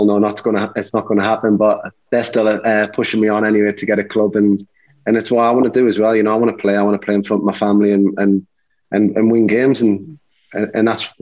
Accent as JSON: {"language": "English", "town": "Newcastle", "region": "North East England", "country": "United Kingdom", "said": "I'm from Newcastle, I see my mates, I see my mum and dad, and then I went to Liverpool"}